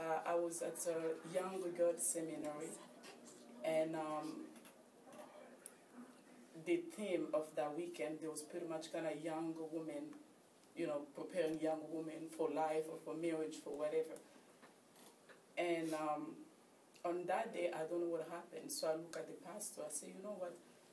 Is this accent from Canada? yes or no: no; Kinshasa, DR Congo; Growing up in Africa, there was, particularly in Congo, in the city of Kinshasa where I grew up